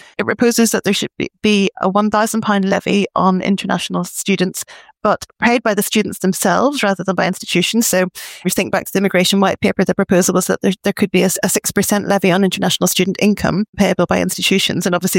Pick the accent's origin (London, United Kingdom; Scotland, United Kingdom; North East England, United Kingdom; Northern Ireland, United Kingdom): Northern Ireland, United Kingdom; Belfast; On Monday, I went to my hometown, Belfast, where I did my undergrad, in fact